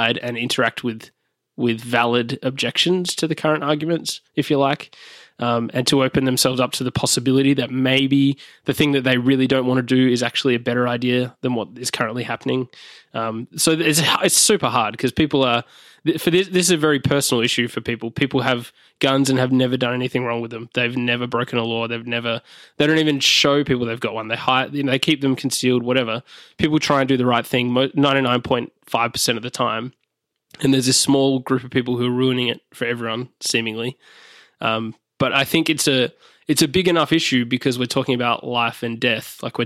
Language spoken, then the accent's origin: English; Australia; now in United States; I grew up in Australia going to school that did not have guards or metal detectors at the door.